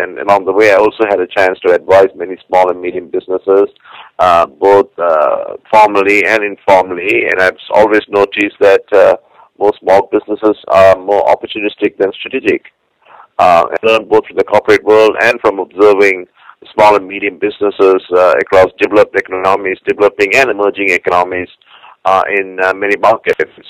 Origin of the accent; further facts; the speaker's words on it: Malaysia; moved away as an adult; now in United States; I was born and brought up in Malaysia, and I moved to the U.S. about 25 years ago